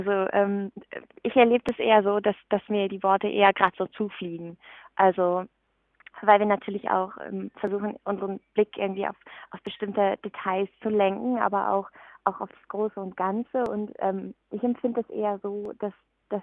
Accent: North Rhine-Westphalia, Germany; also ich komme ja ursprünglich schon aus dem Ruhrgebiet, aber man kennt ja doch trotzdem nicht immer alles

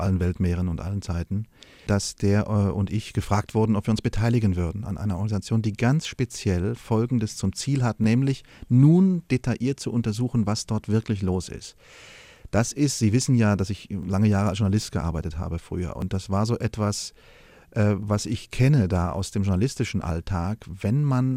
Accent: Berlin, Germany; born there; Ich bin ja in West-Berlin geboren deshalb, weil meine Eltern als Jugendliche schon aus der DDR geflohen sind, aufgrund politischen Drucks tatsächlich.

